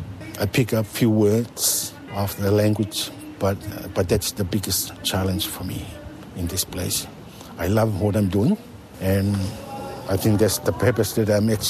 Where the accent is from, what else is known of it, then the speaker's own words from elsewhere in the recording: Tonga; moved away as an adult; I grew up in Tonga. I just came here in 1989.